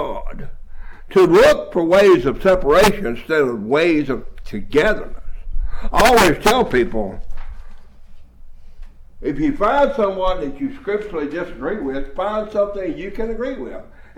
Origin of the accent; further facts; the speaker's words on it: the South, United States; I grew up in it. I grew up in the South. I grew up a Democrat.